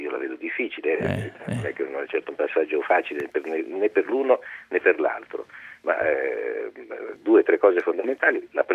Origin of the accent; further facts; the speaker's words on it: Pisa, Tuscany, Italy; francamente pendo dalla tua parte, come da buon pisano